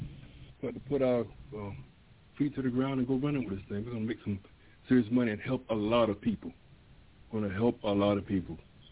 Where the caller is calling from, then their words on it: Savannah, Georgia, United States; I'm calling from Savannah, Georgia.